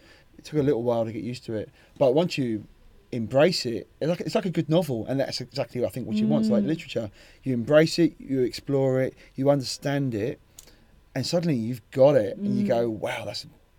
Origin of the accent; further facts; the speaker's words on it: London, United Kingdom; Which I hadn't experienced before growing up in North London.